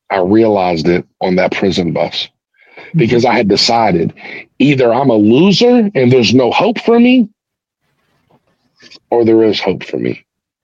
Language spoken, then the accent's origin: English; West Virginia, United States; I also grew up in West Virginia, and I've spent more time in a tent in LA than I ever have in the state of West Virginia.